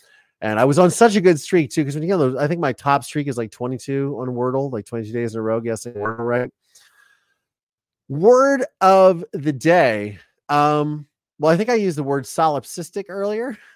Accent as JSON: {"language": "English", "region": "Ohio", "country": "United States", "said": "I've been very acclimated to Southern California, even though I'm from Ohio."}